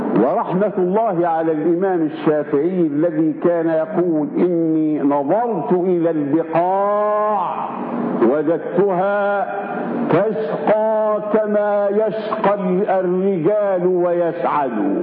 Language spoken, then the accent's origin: Arabic; Egypt; أما عندنا في مصر 31 مليون أمي لا يقرؤون ولا يكتبون